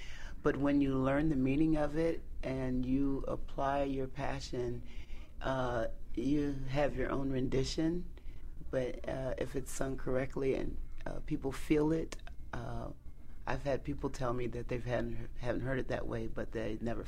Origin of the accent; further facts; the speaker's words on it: Canton, Ohio, United States; Okay, well, I'm from Canton, Ohio, and that's where I grew up